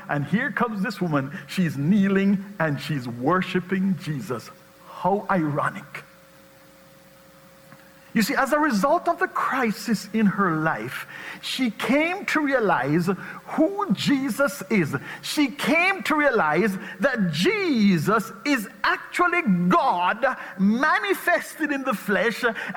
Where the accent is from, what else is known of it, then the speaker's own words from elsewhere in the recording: Jamaica; my home country of Jamaica